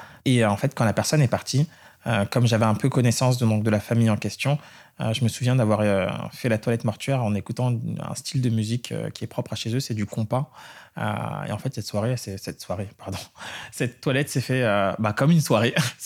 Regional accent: French Antilles, France; moi, je suis originaire des Antilles, je suis chrétien de confession, même si je ne pratique pas forcément

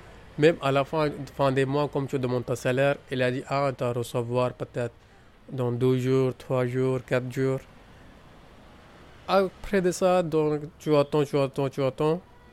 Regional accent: India; French is a second language; moved away as an adult; now in France; je viens de Inde. Je suis venu en France en 2015 pour le travail.

